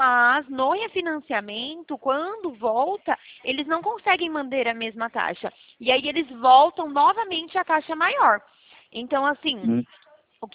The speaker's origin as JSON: {"language": "Portuguese", "region": "São Paulo", "country": "Brazil", "said": "Eu sou do interior de São Paulo."}